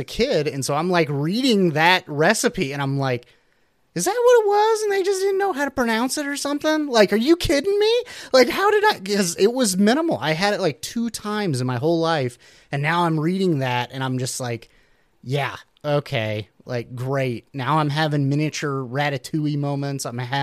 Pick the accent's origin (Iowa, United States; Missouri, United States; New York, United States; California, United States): Missouri, United States; Growing up where I did a lot of duck hunters in the Midwest, I grew up in Southwest Missouri.